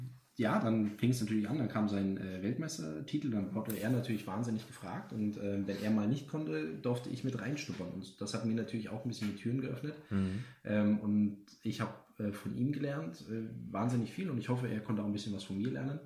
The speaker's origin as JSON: {"language": "German", "region": "Thuringia", "country": "Germany", "said": "Ich komme ja aus Thüringen. Das kratzt an meinem Ego."}